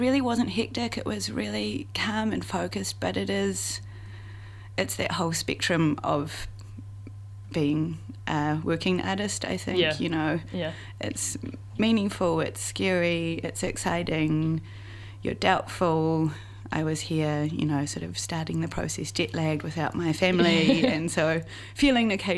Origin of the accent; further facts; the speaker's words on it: Wellington, New Zealand; I'm from Wellington, and Auckland Adam Art Gallery is right above my childhood home.